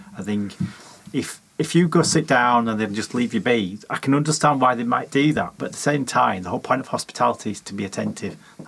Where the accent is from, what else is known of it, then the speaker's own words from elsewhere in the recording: Leeds, Yorkshire and the Humber, United Kingdom; My hometown, Leeds.